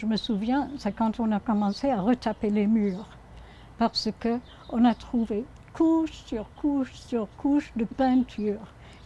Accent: Yorkshire and the Humber, United Kingdom; also born or lived in Scotland / France; now in Canada; Moi j'ai passé les 5 premières années de ma vie en Écosse, et puis mon père a eu un poste dans le Yorkshire. Et puis à 17 ans, je suis allée en France, et puis je suis retournée en Écosse.

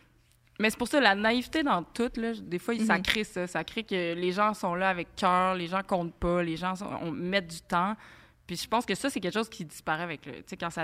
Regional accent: Granby, Quebec, Canada

